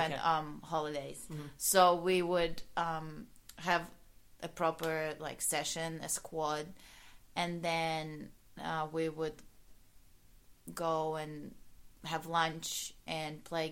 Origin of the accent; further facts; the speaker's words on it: Russia; English is a second language; moved away; Like, I came from Russia, like, I just got my residency.